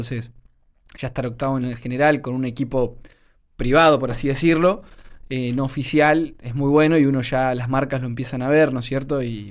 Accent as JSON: {"language": "Spanish", "region": "Neuquén", "country": "Argentina", "said": "siendo el único argentino, también fui el segundo mejor argentino"}